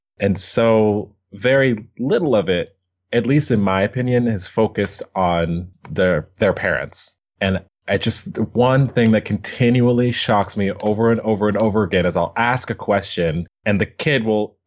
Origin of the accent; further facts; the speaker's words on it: Kentucky, United States; I was born and raised in Kentucky. And when I turned 16, I got a job at the local like exotic pet store